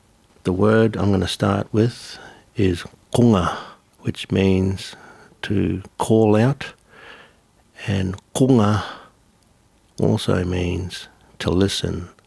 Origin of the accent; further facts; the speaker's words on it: Gold Coast, Queensland, Australia; I'm from the Gold Coast. And my mob, or mobs, is Kumamiri from the Gold Coast. And then in a bigger sense, Yugambeh. That's the Yugambeh people